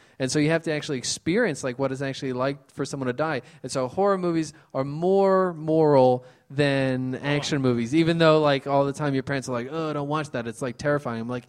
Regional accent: Philadelphia, Pennsylvania, United States; Oh, I love my hometown. I think it's great.

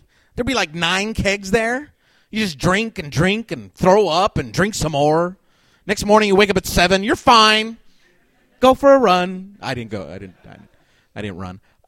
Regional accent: Denver, Colorado, United States; now in Chicago, United States; I'm originally from Denver, Colorado. I moved here in 99. And I fell in love instantly with the public transportation system here in Chicago.

